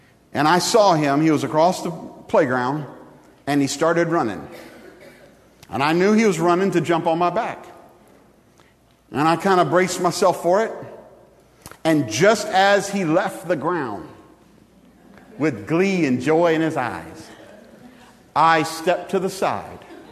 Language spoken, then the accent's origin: English; the South, United States; And, you know, I'm from the South. This could get big, you know.